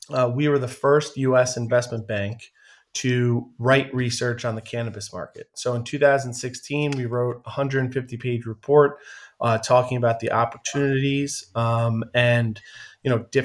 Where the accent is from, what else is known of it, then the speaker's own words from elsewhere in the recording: New York, United States; I grew up in Long Island.